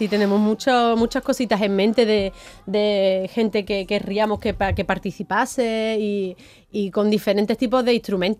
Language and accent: Spanish; Alcalá de Guadaíra, Andalusia, Spain; siendo andaluza y de Alcalá de Guadaira